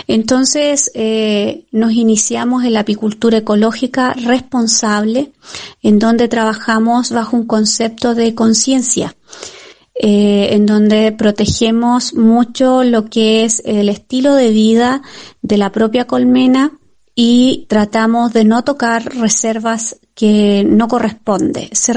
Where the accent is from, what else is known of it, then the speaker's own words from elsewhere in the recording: Colbún, Maule, Chile; de Agroapícola Rabones, de la región del Maule, de la comuna de Colbún, de la precordillera de Colbún, de Chile.